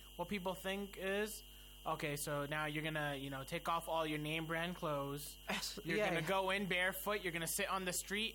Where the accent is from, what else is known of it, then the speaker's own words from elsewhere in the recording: Houston, Texas, United States; moved away as an adult; I am from America, specifically from Houston, Texas. So I was born and brought up over there.